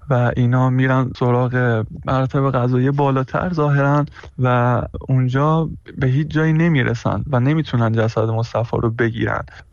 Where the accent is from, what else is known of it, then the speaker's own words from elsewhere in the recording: Iran; moved away; ما هم که خارج از ایرانیم